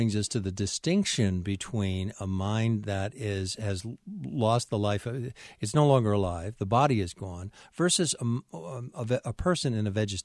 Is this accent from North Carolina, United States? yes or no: yes; North Carolina, United States; I'm an American. I'm a North Carolinian.